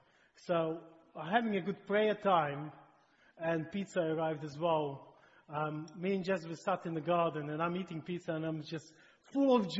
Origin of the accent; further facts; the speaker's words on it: Ukraine; English is a second language; That's what it means. I'm from Ukraine, and if you say Slava Gospodu, it means praise to God.